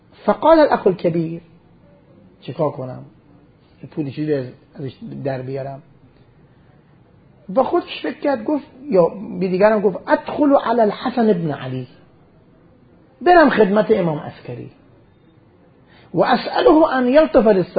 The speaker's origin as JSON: {"language": "Persian", "region": "Qom", "country": "Iran", "said": "من اهل قم هستم، بالاخره هجرت کردم آمدم نجف"}